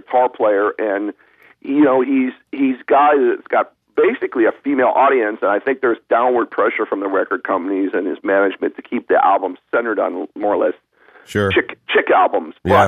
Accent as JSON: {"language": "English", "region": "Hawaii", "country": "United States", "tie": "born or raised there", "said": "I grew up in Hawaii."}